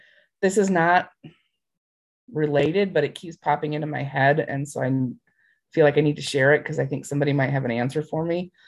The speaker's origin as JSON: {"language": "English", "country": "United States", "tie": "born or raised there", "said": "but I grew up near Lake Michigan."}